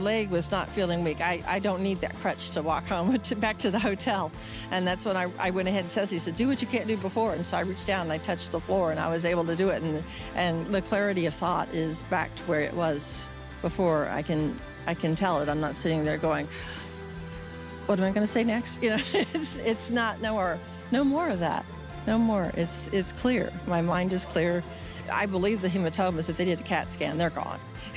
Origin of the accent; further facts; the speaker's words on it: Plano, Texas, United States; I'm from Plano, Texas.